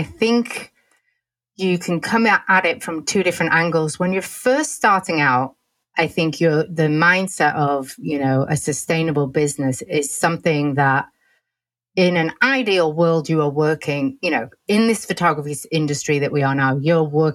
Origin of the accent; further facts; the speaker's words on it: England, United Kingdom; And I'm originally from England